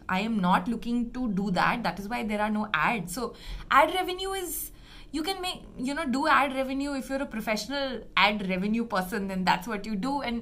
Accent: India; You know, as an Indian photographer, you don't really know what the laws are because nobody really teaches you

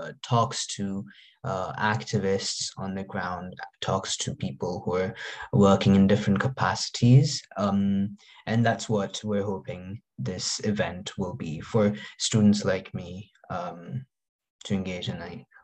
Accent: India; Me in particular, I'm from India

